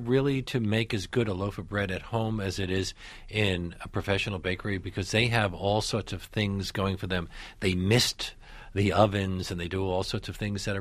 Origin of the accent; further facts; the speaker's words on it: Brooklyn, New York, United States; When I was a kid growing up in Williamsburg, Brooklyn, there were lots of local bakeries.